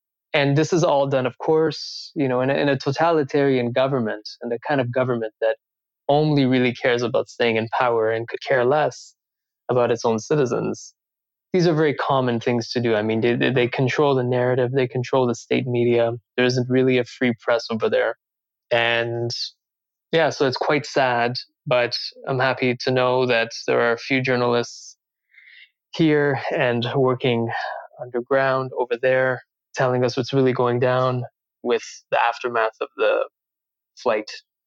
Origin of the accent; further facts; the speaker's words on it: Canada; also born or lived in Iran; I was born in Iran and I was raised mostly in Canada